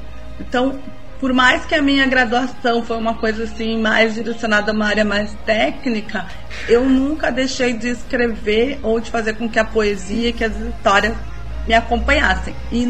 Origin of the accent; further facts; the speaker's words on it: Porto Alegre, Rio Grande do Sul, Brazil; now in Passo Fundo, Brazil; eu sou porto-alegrense, mas moro aqui há quase duas décadas em Passo Fundo.